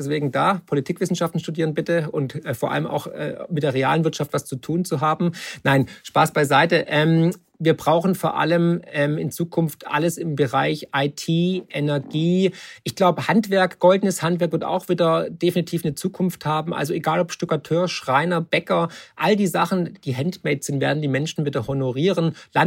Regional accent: Baden-Württemberg, Germany; ich war ja Schwabe

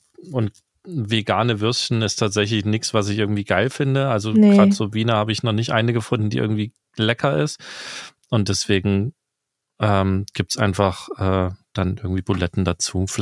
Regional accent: Saxony, Germany; und bei uns in Sachsen glaube ich, ich weiß ehrlich gesagt gar nicht, aber wenn ich so im Kreis gucke, dann ist es tatsächlich eher der Mayo-Kartoffelsalat

